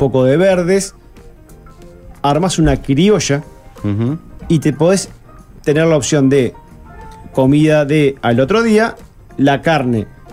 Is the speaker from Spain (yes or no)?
no; Uruguay; El uruguayo, no sé por qué, sí sé por qué, porque somos uruguayos.